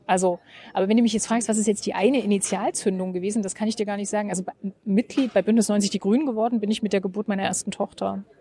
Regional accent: Gera, Thuringia, Germany; Aber so wie ich das als Kind in Gera schräg fand, wenn unsere Flüsse ständig rot oder blau von der Modedruckfarbe waren

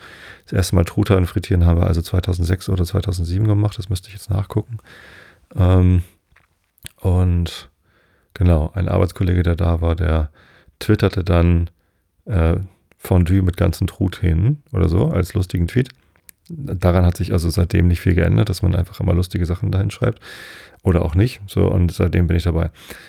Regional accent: Northern Germany, Germany; Also ich bin ja Norddeutscher

